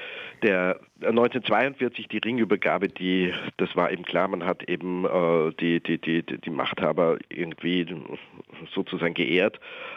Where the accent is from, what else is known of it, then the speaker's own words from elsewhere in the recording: Austria; ich bin in der Zweiten Republik geboren und aufgewachsen